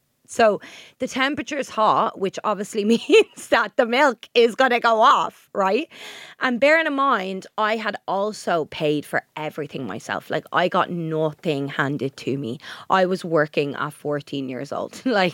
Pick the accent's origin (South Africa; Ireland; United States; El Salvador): Ireland; Drogheda, Leinster; Like, we're from Drogheda originally, but even outside of Drogheda, right?